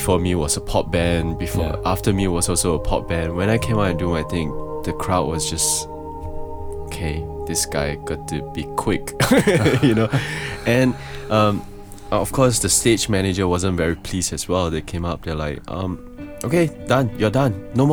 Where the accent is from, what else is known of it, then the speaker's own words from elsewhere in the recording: Singapore; I want to be the Singaporean DJ that gets out to the world, rather than being a Singaporean going out to other country to be appreciated and come back to Singapore and tell myself.